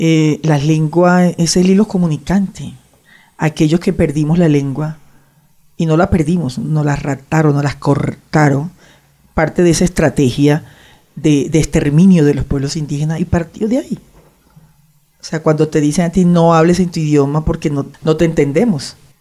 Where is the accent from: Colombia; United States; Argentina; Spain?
Colombia; Sierra Nevada de Santa Marta; yo soy Cancuama de la Sierra Nevada, mal llamada de Santa Marta, porque estamos no solo en Santa Marta, sino en tres departamentos. Nosotros lo llamamos Gonahuindúa.